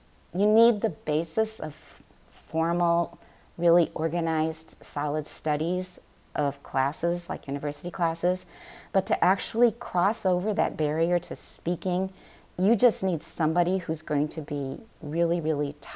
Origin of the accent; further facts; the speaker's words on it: St. Paul, Minnesota, United States; And then 1 year in my hometown in St. Paul, they had something called the Twin City Institute for Talented Youth in the summer.